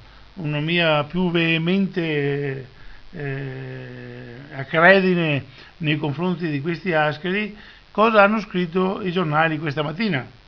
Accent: Veneto, Italy; Per noi veneti sappiamo cos'è Codogné, perché come veneti, come patrioti veneti

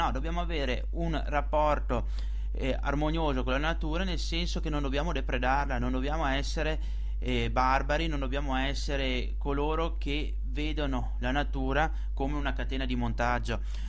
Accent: Veneto, Italy; Noi come veneti

